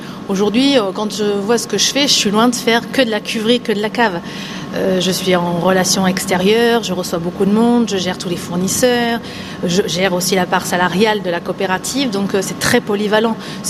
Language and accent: French; Bordeaux, Nouvelle-Aquitaine, France; Moi, je viens de Bordeaux.